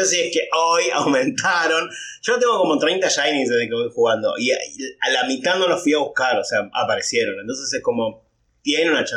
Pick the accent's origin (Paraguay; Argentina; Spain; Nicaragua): Argentina; Lanús, Buenos Aires Province; Quilmes, sí, está al lado mío. Yo soy de Lanús, Tincho. Estamos al lado. Está al ladito mío, Tincho.